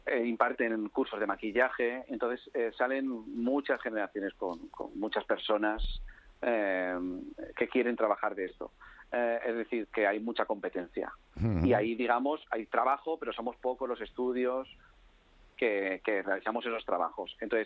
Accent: Spain; cuando era pequeño en España

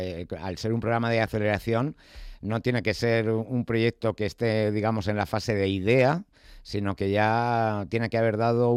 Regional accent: Madrid, Community of Madrid, Spain; Que sepas que yo soy de Vicálvaro, o sea que a ver lo que me vas a contar de mi barrio.

